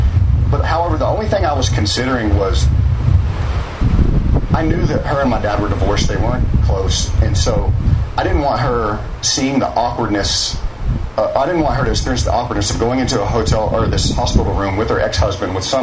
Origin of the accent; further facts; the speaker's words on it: Lubbock, Texas, United States; born there; I was born in Lubbock. My parents were 19 years old when they had me.